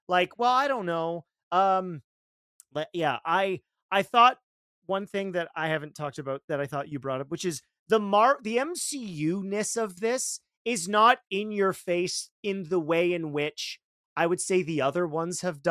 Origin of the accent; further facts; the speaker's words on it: Canada; and I say that as a Canadian